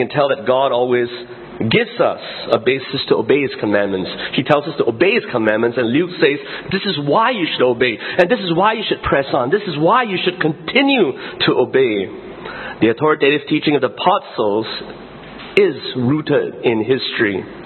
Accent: Singapore; So we are first and foremost Christians, and being a Singaporean is just another thing on our list.

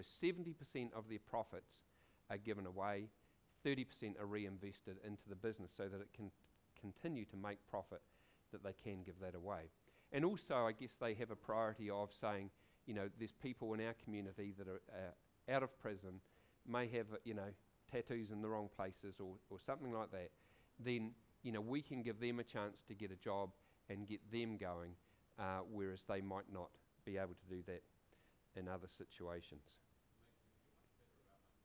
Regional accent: Ashburton, Canterbury, New Zealand; I grew up in Ashburton

